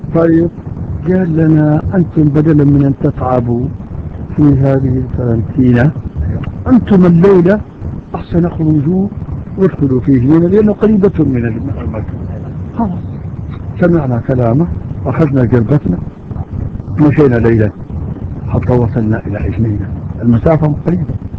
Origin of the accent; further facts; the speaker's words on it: Libya; ما في جوازات عندنا جواز ليبيين نحن ليبيين